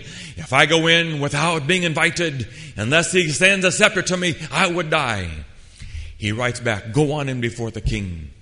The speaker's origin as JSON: {"language": "English", "country": "Thailand", "tie": "born or raised there", "said": "I grew up in Thailand, my father was a missionary"}